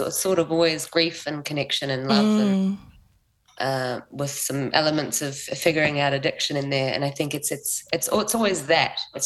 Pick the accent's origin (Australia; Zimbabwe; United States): Australia; Victoria; now in Auckland, New Zealand; I'm from Gippsland, Australia, currently living in Tamaki Makaurau, Auckland.